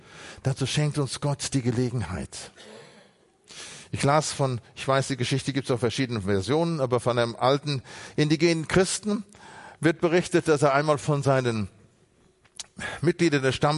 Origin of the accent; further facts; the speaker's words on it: Halver, North Rhine-Westphalia, Germany; Ich komme ja aus dem Sauerland, auch hier nebenan, aus Halver, Bever